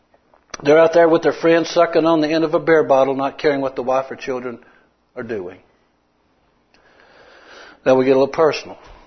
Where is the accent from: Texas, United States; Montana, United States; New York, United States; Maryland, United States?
Texas, United States; Odessa; I was born and raised in Odessa. Lived on the south side, 1109 Wilson.